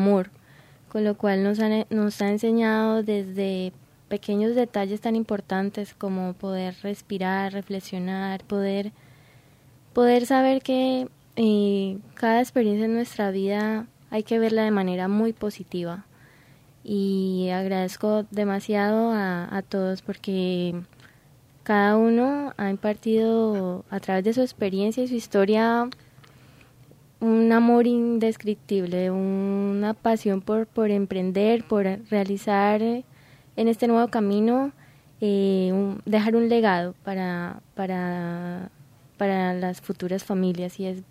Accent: Cali, Valle del Cauca, Colombia; de Cali, Colombia, igual que tú, Carolina, bueno, compatriotas.

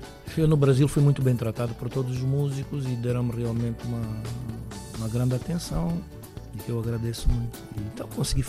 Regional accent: Angola; eu trabalho fora da Angola porque também eu sou angolano

